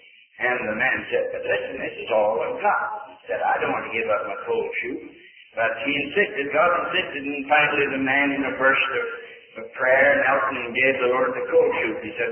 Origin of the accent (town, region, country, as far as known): Pennsylvania, United States; born there